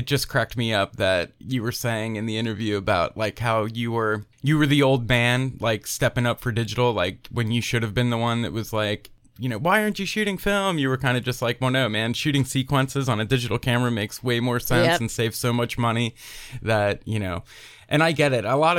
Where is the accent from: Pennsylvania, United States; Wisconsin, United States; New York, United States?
Pennsylvania, United States; I'm originally from Pennsylvania. Oh, okay. Like right in the middle of the state, like Hershey, Lebanon, mm-hmm. Lancaster area, kind of an hour away from Philadelphia.